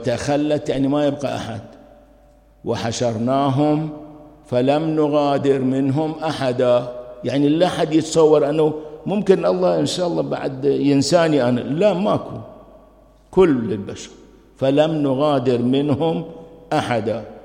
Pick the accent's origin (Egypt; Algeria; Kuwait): Kuwait; مو مثلنا إحنا كويتيين يعني.